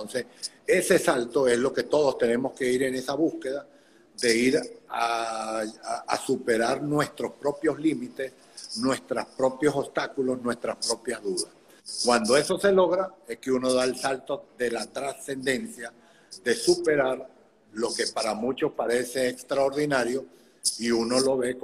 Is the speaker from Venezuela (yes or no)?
yes; Venezuela; qué dolor para un país como el nuestro, que era un país rico en todos los sentidos, y hoy se ve en una extrema pobreza.